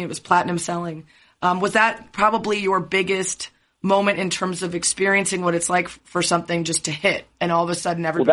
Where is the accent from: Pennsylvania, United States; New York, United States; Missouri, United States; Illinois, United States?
Illinois, United States; Lake Forest; I grew up in Lake Forest, which is, you know, a little bit north of Northwestern.